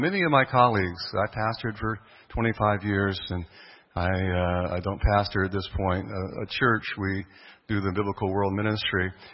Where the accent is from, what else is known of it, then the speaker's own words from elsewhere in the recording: California, United States; now in Florida, United States; Sorry, I know I'm in Florida. I got to be careful what I say. I'm from California.